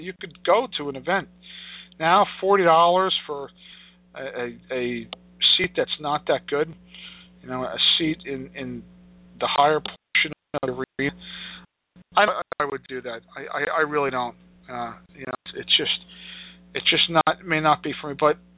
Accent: New Jersey, United States; In New Jersey, which is my home state, in just about a little over 2 weeks or so

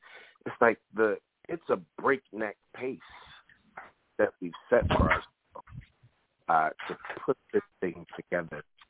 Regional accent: Chicago, Illinois, United States; My hometown, Chicago, yep.

